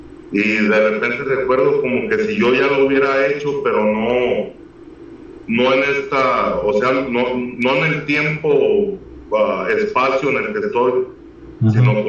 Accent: Mexico; yo cuando yo hice la primera comunión en la iglesia católica y todas estas cosas, como buen mexicano

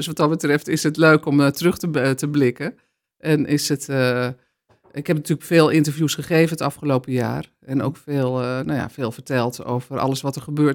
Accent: Lelystad, Flevoland, Netherlands; also born or lived in Hengelo; in Lelystad is een hele bijzondere plek om op te groeien. Dat is een nieuwe gemeente. Dat was ook toen een nieuwe gemeente. Wij waren zeg maar iets van een van de eerste 2000 inwoners die daar kwamen te wonen.

